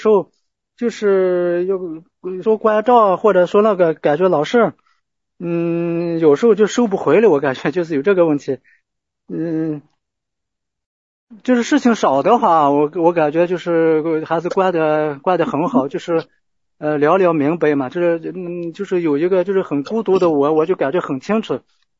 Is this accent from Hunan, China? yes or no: yes; Hunan, China; 我是湖南这边的，